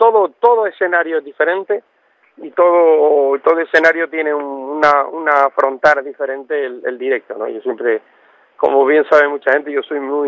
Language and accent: Spanish; Canary Islands, Spain; Los canarios somos muy parecidos en ese sentido y somos, los canarios también somos muy acogedores como los gallegos.